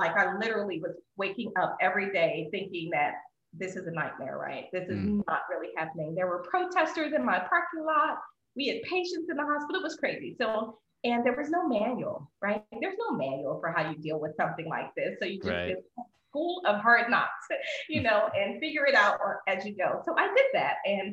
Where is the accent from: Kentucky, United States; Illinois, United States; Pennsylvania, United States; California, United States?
Pennsylvania, United States; Philadelphia; And, you know, I'm originally from Philadelphia. I'm a huge Philadelphia Eagles fan.